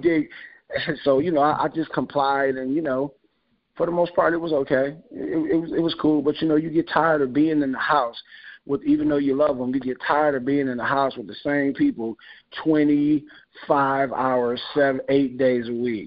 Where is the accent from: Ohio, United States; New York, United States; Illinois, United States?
Ohio, United States; Cleveland; I'm from Cleveland, Ohio.